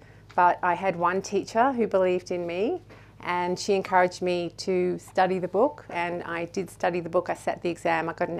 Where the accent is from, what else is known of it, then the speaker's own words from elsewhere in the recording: Melbourne, Victoria, Australia; So I was born in Melbourne, raised in the 60s and 70s.